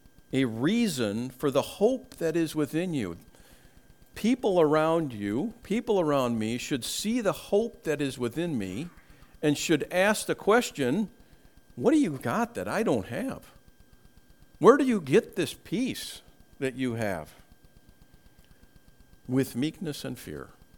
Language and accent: English; Minnesota, United States; moved away; You know, I come from Minnesota, and our greetings are, you know, pretty quick. At least mine were always. You know, when I moved to the South